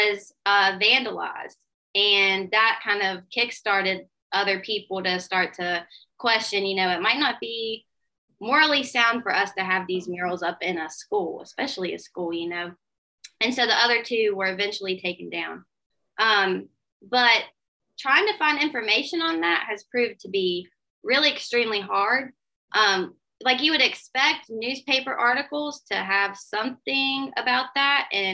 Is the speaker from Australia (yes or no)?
no; Appalachia, United States; because I'm from this area. I'm from Appalachia. And I grew up thinking that the only way that I could succeed was to leave.